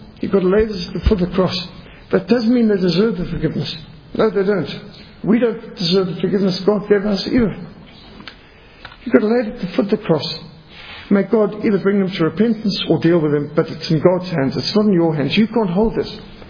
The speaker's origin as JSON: {"language": "English", "country": "Zimbabwe", "tie": "born or raised there", "said": "Now, I was brought up in Rhodesia, which was something of a paradise. It was absolutely incredible living in such a neat, clean, efficient country, filled with wildlife."}